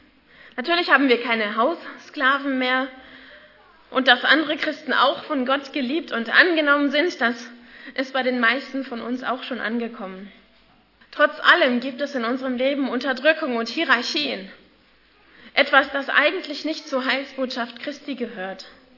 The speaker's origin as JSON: {"language": "German", "town": "Leipzig", "region": "Saxony", "country": "Germany", "said": "Zum Beispiel in Leipzig, wo ich herkomme"}